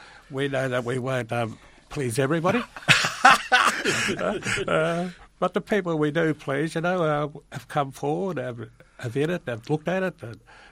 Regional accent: Western Australia, Australia; On my mother's side, I come from the Yarra and the Garlett family out in the Ballinong area, Badgerling Mission.

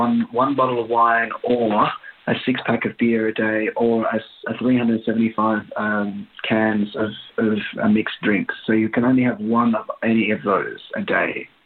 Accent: Australia; I mean, we're all Australian, right?

